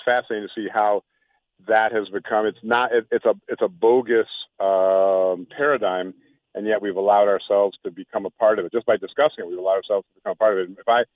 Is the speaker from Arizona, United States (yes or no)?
no; Evanston, Illinois, United States; when I grew up in Evanston, Illinois, a territory somewhat familiar to you